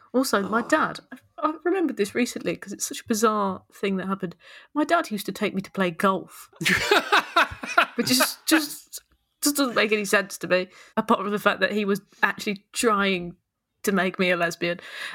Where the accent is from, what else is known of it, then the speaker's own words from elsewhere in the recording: Nottingham, East Midlands, United Kingdom; I'm from Nottingham, so I grew up in an area called Sherwood, but we would drive to a place called Edwinstow.